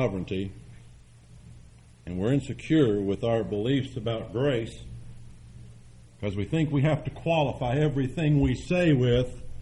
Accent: Detroit, Michigan, United States; I grew up in the Detroit area, and I grew up in the middle of a tremendous circle of fellowship.

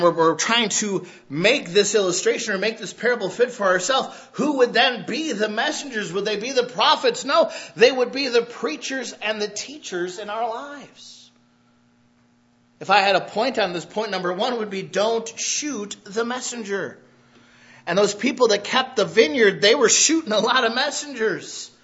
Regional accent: Michigan, United States; I was from Michigan.

